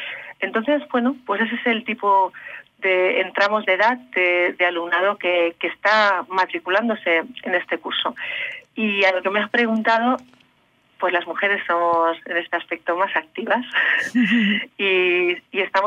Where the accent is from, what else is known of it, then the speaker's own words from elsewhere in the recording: Argentina; soy una persona de Argentina.